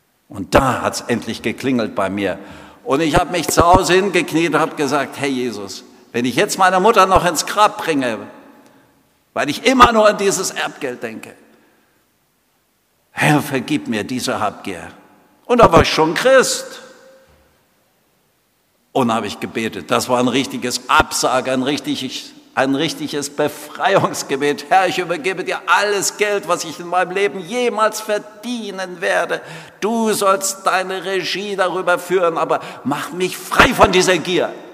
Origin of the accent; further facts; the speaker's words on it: East Germany, Germany; Ich bin in der DDR aufgewachsen.